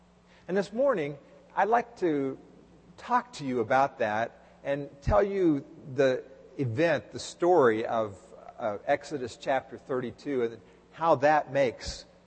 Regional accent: Dallas, Texas, United States; As many of you know, I grew up in Dallas, Texas.

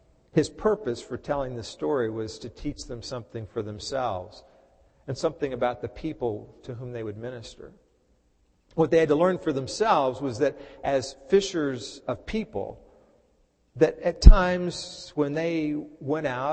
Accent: Texas, United States; I used to, growing up in Texas, we used to go fishing at some of the man-made lakes outside of Dallas.

